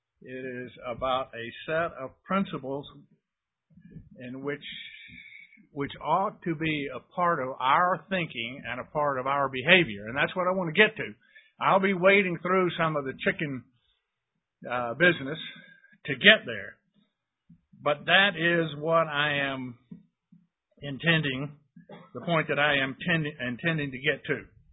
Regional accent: the South, United States; Hazel and I grew up in the South.

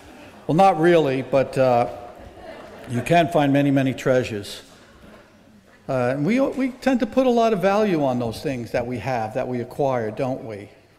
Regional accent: Brooklyn, New York, United States; You know, when I grew up in Brooklyn, New York, as a kid

